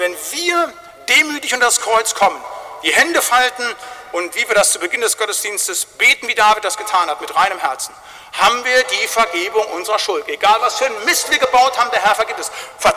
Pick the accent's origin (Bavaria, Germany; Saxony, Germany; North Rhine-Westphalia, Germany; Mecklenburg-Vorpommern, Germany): North Rhine-Westphalia, Germany; mit 20.000 Leuten bei uns in Wittgenstein, da war ich ein kleiner Pimpf